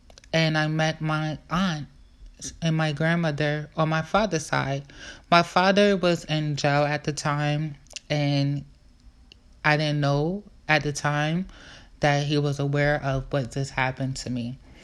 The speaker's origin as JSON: {"language": "English", "town": "Brooklyn", "region": "New York", "country": "United States", "tie": "born or raised there", "said": "And I'm just all around Brooklyn, from East Flatbush"}